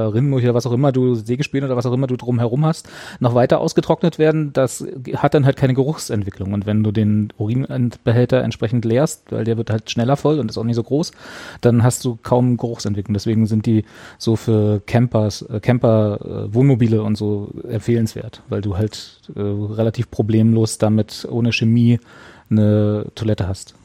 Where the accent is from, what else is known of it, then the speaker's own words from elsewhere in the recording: Berlin, Germany; Du kommst ja nicht mal in unser Naherholungsgebiet, das uns zusteht als Berliner.